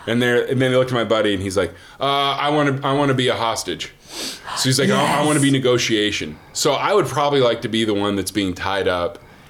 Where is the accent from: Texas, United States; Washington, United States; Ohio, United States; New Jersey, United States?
Washington, United States; Vancouver; also born or lived in Maryland / Alameda, California; And then I ended up in Vancouver, Washington, which is really interesting